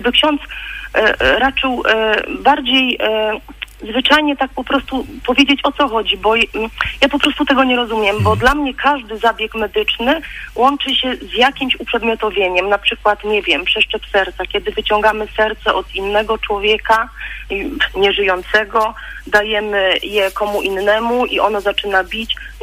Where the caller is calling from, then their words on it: Opole, Opole Voivodeship, Poland; Dobry wieczór … jestem słuchaczką z Opola.